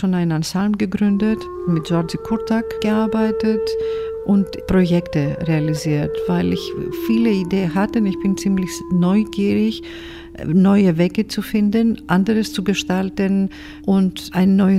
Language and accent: German; Athens, Attica, Greece; German is a second language; Ich bin in Athen aufgewachsen, in einer sehr großen Familie.